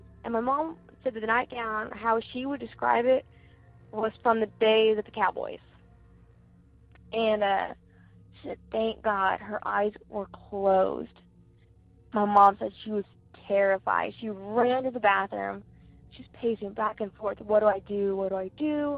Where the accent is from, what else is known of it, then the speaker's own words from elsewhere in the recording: Tulsa, Oklahoma, United States; I'm from Tulsa, Oklahoma